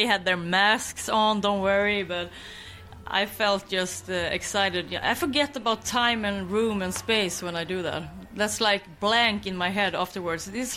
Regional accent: Skåne, Sweden; English is a second language; I'm going on a small vacation to my hometown in Skåne to visit my mother.

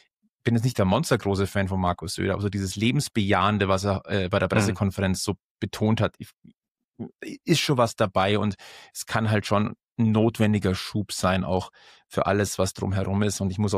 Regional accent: Munich, Bavaria, Germany; weil ich würde gerne das in München in meiner Heimatstadt schon nochmal erleben

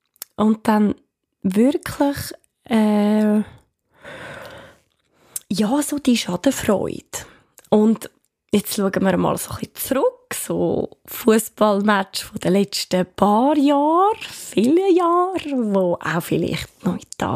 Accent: Switzerland; ich bin Schweizerin, weil ich bin es wirklich. Ich meine, das ist, da bin ich auf die Welt gekommen und da lebe ich.

